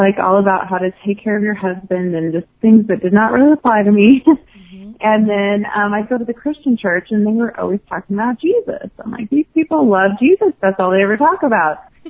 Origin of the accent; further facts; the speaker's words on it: Provo, Utah, United States; Okay, so I was born and raised in the Mormon Church in Provo, Utah, which back in the 80s, 90s was fairly, I think my high school was maybe 99 or 98% LDS. So I grew up in a very LDS culture.